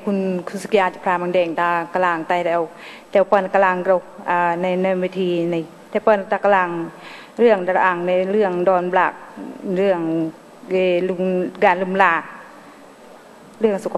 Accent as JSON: {"language": "Thai", "town": "Ban Nor Lae", "region": "Chiang Mai", "country": "Thailand", "tie": "born there", "said": "ทั้งที่เราเกิดที่แผ่นดินไทยทำไมเขาเรียกว่าคนพม่าทั้งที่ภาษาพม่าเราก็พูดไม่ได้พูดไม่เป็นเหมือนกันแต่ว่าตกไปเป็นคนพม่าจริงๆแล้ว … เองเนี่ยเกิดที่บ้านนอแลค่ะ"}